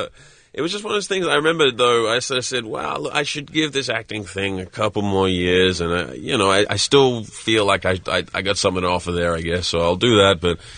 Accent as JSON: {"language": "English", "country": "Australia", "said": "No. I'm Australian, so I was working."}